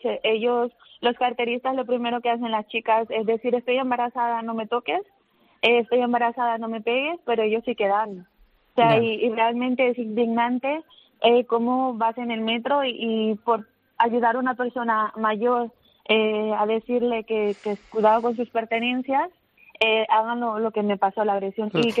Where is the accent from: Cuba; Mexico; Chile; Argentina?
Chile; now in Barcelona, Spain; porque soy chilena